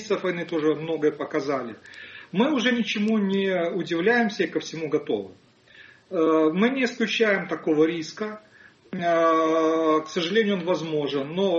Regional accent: Kharkiv, Kharkiv Oblast, Ukraine; я выходец из Харькова, прожил там больше 20 лет

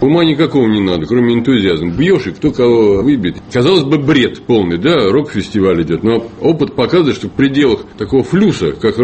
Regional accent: Saint Petersburg, Russia; Современный Санкт-Петербург, к сожалению, превратился в город самоотрицаний. Еще недавно славная история моего родного города фактически стерта с лица земли.

